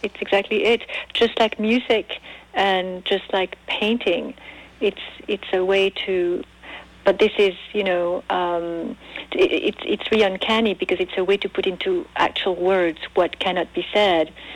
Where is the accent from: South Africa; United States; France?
France; English is a second language; also born or lived in Switzerland; We at home spoke different languages, so French of course, because I was born in France and we lived in France and Switzerland mostly, but my father is from Spain, my mom's from Greece, so all these, you know, we spoke all these three languages at home.